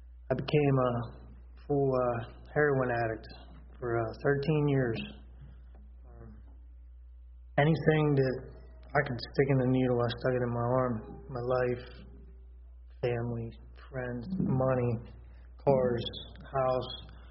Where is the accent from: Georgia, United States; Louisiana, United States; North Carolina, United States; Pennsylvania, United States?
Pennsylvania, United States; Ruffsdale; I'm 31 years old. I'm from Ruffsdale, PA, about an hour west of here towards Pittsburgh.